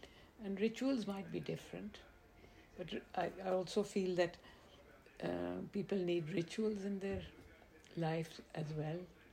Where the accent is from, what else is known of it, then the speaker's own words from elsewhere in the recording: Lahore, Punjab, Pakistan; We grew up in Lahore, and I would read the Quran in English.